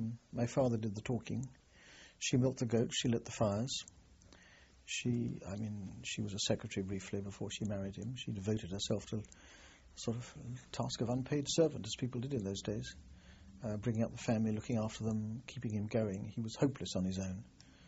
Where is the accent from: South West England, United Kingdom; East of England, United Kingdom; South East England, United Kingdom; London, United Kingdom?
East of England, United Kingdom; Redisham; born there; I was born at Reddisham in Suffolk, which is East Suffolk, near the Norfolk border, in August 1938.